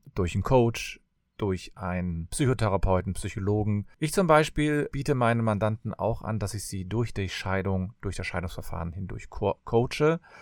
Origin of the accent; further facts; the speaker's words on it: Cologne, North Rhine-Westphalia, Germany; und ich komme aus Köln.